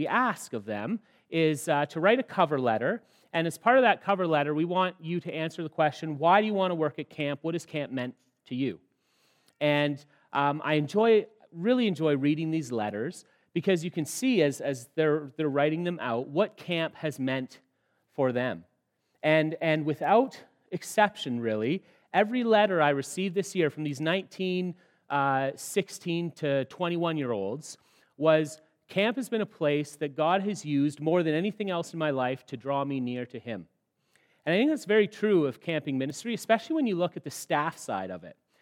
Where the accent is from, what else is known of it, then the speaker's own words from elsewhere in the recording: Sault Ste. Marie, Ontario, Canada; We're from Sault Ste. Marie, or I'm from Sault Ste. Marie. She's from North Bay. We live in Sault Ste. Marie.